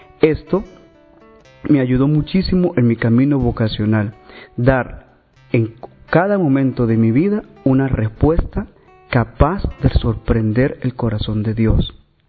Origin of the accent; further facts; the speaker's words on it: Venezuela; de Venezuela, soy sacerdote